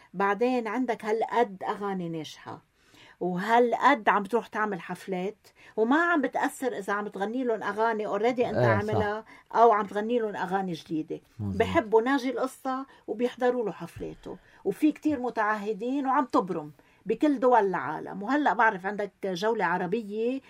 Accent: Lebanon; نحن كشعب لبناني وعربي

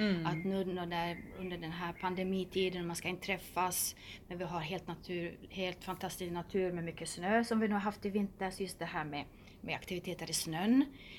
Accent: Finland; frihetskänslan som vi finländare får när vi är i kontakt med naturen.

